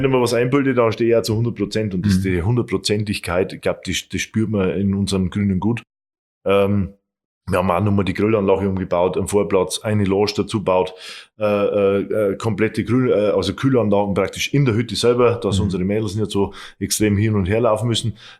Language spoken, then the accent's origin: German; Bavaria, Germany; weil es einfach schön ist bei uns in Oberpfalz.